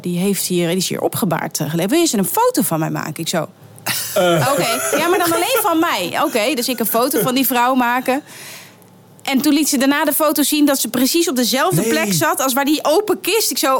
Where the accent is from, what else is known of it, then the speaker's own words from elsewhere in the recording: Utrecht, Netherlands; Maar ik kom zelf uit Utrecht